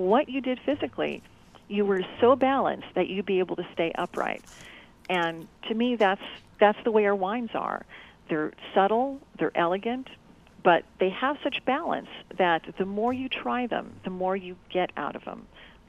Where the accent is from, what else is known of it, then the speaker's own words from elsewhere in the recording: St. Helena, California, United States; when I was growing up in St. Helena, there was a railroad track that rarely had trains on it